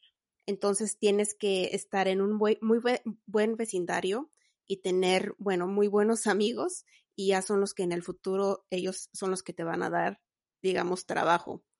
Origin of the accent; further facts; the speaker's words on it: Mexico; now in Iceland; como ya les habías dicho, soy de México y llevo viviendo en Islandia desde el 2009, entonces ya van casi 13 años que vivo aquí.